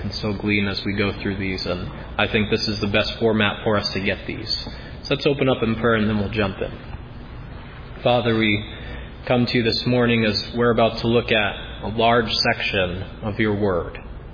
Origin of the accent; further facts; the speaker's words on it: New Hampshire, United States; I grew up in New Hampshire, and if any of you have visited New Hampshire, it is a beautiful area.